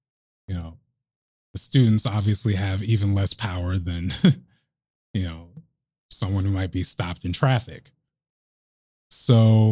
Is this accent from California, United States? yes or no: no; Lake Oswego, Oregon, United States; we're actually going to be dedicating this week's news segment to my hometown of Lake Oswego and my alma mater, the Lake Oswego School District.